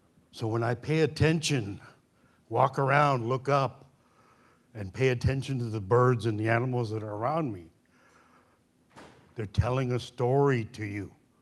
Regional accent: Hoonah, Alaska, United States; I'm originally from Huna. I'm the speaker of our clan house. This is my father's country.

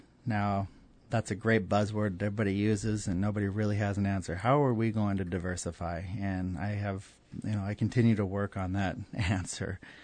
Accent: Petersburg, Alaska, United States; when I was growing up in Petersburg, I'm fourth generation, I've lived there all my life.

